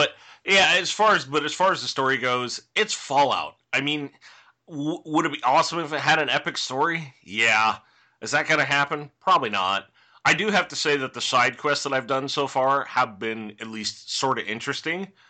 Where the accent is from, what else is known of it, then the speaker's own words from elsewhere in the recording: California, United States; I can say, as a Californian, and I've never been to Boston